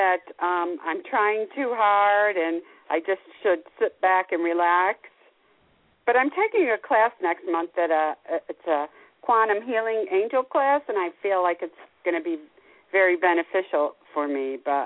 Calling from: Maryland, United States; Hi, this is … from Maryland.

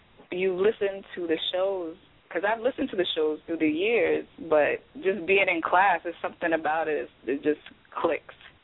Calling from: Brooklyn, New York, United States; I'm calling from Brooklyn.

